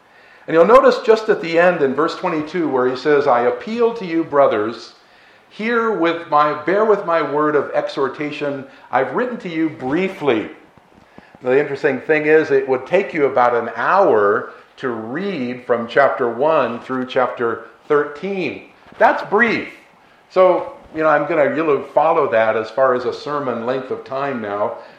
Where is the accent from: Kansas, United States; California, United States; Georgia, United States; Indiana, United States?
California, United States; San Francisco; I passed through my hometown of San Francisco a couple weeks ago